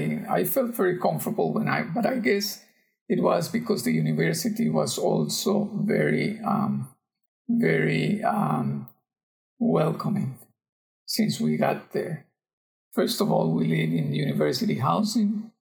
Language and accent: English; Costa Rica; English is a second language; also born or lived in United States; now in Panama; I was born in Costa Rica, lived in Costa Rica most of my life, and then I went to the United States as a foreign exchange student back in 1970, where I learned English in Shawnee Mission, Kansas.